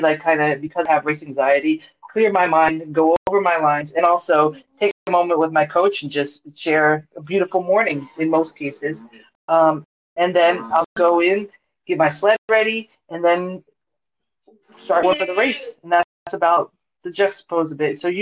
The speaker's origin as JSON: {"language": "English", "region": "Georgia", "country": "United States", "tie": "born or raised there", "said": "So I grew up a softball player. I grew up in Georgia, so I thought I'd go to Summer Olympics."}